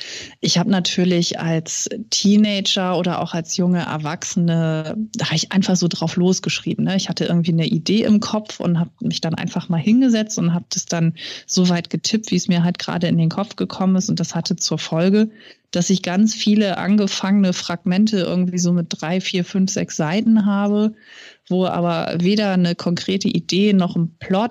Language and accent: German; Hamburg, Germany; born there; Also die meisten meiner Bücher, jetzt abgesehen von Myrika, spielen ja auch in Hamburg, meiner Geburtsstadt.